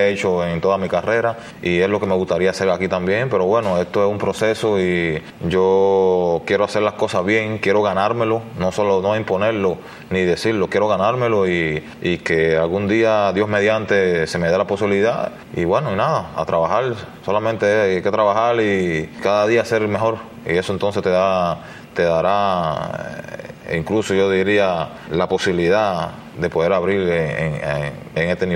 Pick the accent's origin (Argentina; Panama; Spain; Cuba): Cuba; now in United States; Yo salí de Cuba